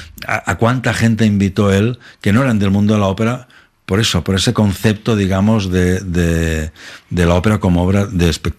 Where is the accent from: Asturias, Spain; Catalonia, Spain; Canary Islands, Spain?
Catalonia, Spain; Nosotros dos, que somos catalanes